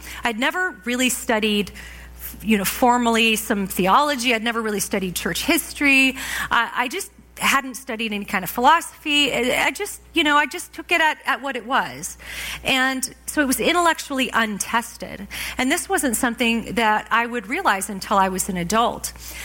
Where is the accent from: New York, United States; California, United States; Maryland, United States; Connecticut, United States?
California, United States; now in Canada; I was raised in California, sort of in that evangelical subculture of the 80s and 90s.